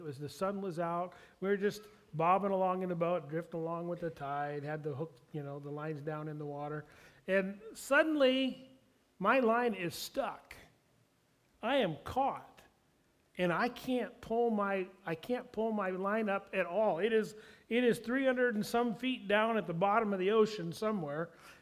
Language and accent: English; Alaska, United States; moved away as an adult; Everybody knows that I grew up in Alaska. I spent the first 32 years of my life in Alaska.